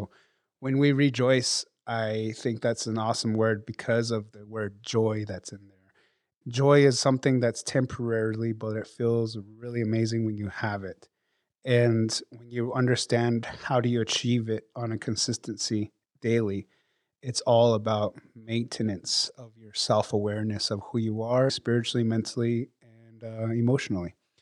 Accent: Navajo Nation, United States; I come from the Cheska Mountains on Navajo Nation.

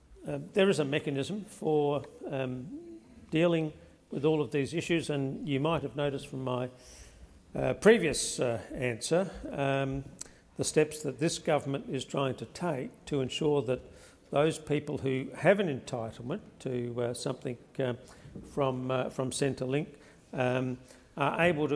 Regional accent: Adelaide, South Australia, Australia; This includes approximately 370 who will be employed in my home state in Adelaide

